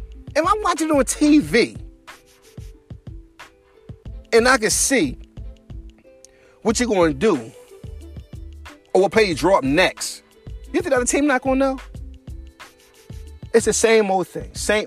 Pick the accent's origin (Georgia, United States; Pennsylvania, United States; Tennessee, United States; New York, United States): Pennsylvania, United States; Philadelphia; I'm from Philly. Born and raised in Philly. West Philly, to be exact.